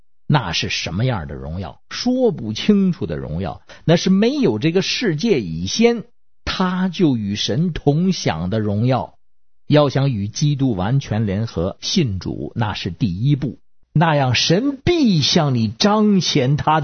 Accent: Beijing, China

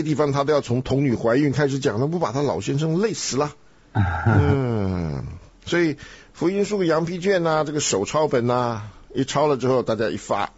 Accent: Taiwan; 我记得小时候在台湾就有一个什么不圣什么大学

